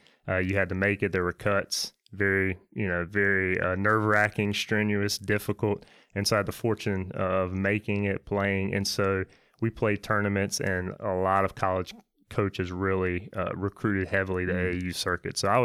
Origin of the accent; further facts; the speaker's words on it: Charlotte, North Carolina, United States; Yeah, so I'm a native Charlottean, like you said, born and raised, been here my whole life.